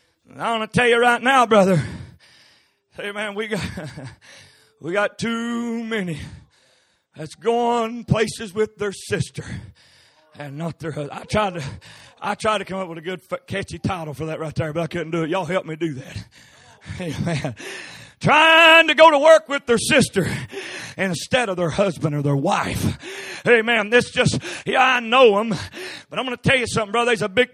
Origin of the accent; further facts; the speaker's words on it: West Virginia, United States; Even though I'm from West Virginia, God, amen, I ain't going to her